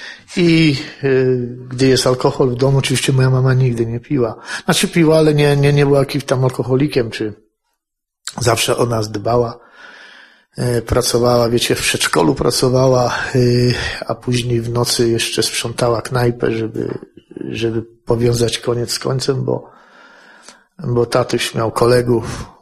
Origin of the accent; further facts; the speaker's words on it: Lower Silesian Voivodeship, Poland; bo ja jestem z Dolnego Śląska